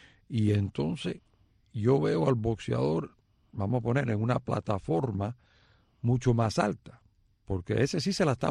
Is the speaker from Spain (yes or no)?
no; Cuba; uno como cubano, pues siempre le ibas al cubano